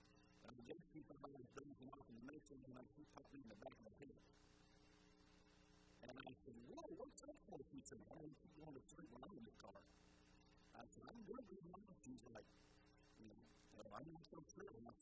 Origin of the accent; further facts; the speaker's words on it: Savannah, Georgia, United States; We didn't have a huge porch in the house that I grew up in Savannah, but when I was a boy